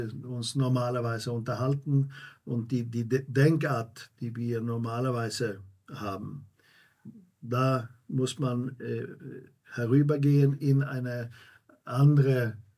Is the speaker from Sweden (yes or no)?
yes; Sweden; German is a second language; Und wir beide kommen ja aus dem Norden. Du bist Norweger, ich bin Schwede.